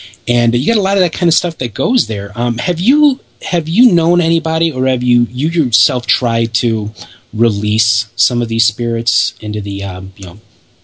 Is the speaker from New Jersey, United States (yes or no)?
no; Illinois, United States; Now, you mentioned the Watsika Wonder. It's from my home state, of course